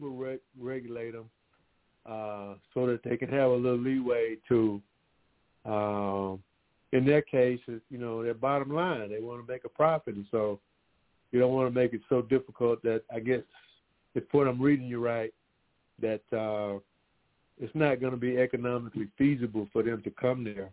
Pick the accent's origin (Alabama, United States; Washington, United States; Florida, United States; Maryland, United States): Alabama, United States; Aliceville; You know, I know my hometown of Aliceville, a couple of major plants in town just closed, you know.